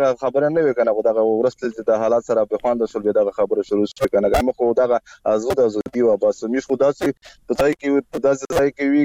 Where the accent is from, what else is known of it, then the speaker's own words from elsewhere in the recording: Khyber Pakhtunkhwa, Pakistan; now in Bannu, Pakistan; زه خو خپل د شمالي وزیرستان شوې تحصیل سره تعلق لرم بل حال بنو کې اوسېږم